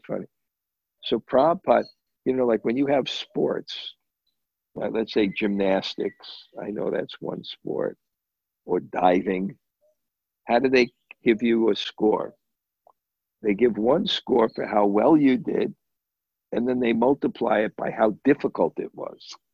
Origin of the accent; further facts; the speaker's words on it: New York City, New York, United States; Because I'm from New York, so the Lower East Side.